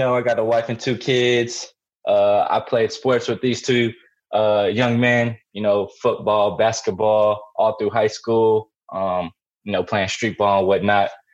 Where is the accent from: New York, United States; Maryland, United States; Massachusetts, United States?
Massachusetts, United States; born there; You know, I was born in Massachusetts, so I would say that.